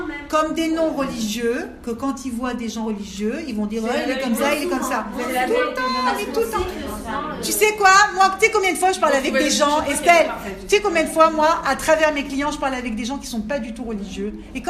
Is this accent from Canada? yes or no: no; France; moi je suis comme vous, je viens de France